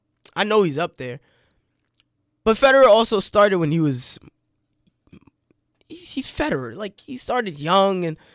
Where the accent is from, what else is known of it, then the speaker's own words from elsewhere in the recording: New York, United States; The funniest thing about it is I'm from New York, so me liking the Patriots.